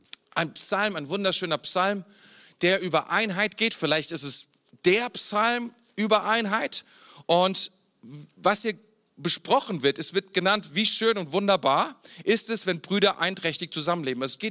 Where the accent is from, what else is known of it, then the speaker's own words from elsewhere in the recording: Mainz, Rhineland-Palatinate, Germany; Da, wo ich herkomme, aus Mainz, gibt es sehr wenige Regentage.